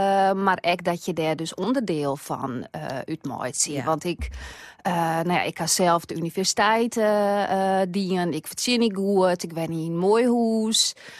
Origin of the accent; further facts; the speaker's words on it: Haarlem, North Holland, Netherlands; ik kom dus zelf uit Haarlem.